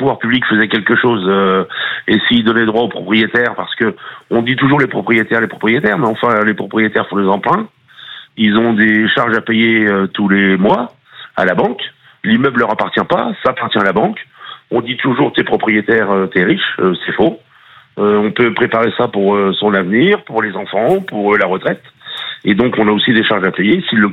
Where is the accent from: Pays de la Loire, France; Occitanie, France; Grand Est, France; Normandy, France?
Grand Est, France; Reims; Mais je suis de Reims